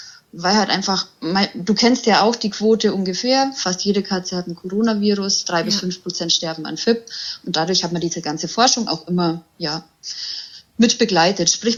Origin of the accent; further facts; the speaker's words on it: Bavaria, Germany; ich bin 36 Jahre alt, ich komme aus der Nähe von Augsburg